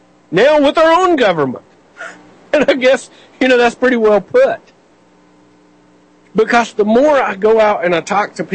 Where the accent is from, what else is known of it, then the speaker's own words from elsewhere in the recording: United States; And for us as American citizens to send our women and children and let them be under the control of these megalomaniacs, we should do some real soul searching.